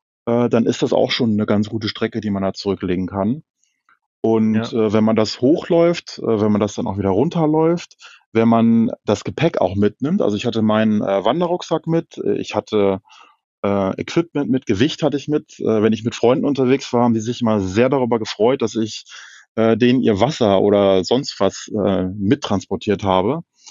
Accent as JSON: {"language": "German", "town": "Hanover", "region": "Lower Saxony", "country": "Germany", "said": "Bei uns in Hannover ist ja der Harz nicht ganz so weit weg"}